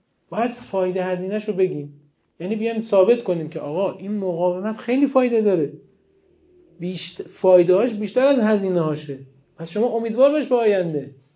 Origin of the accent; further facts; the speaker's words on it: Iran; من به عنوان یک ایرانی دارم منافع کشور خودم رو تبیین میکنم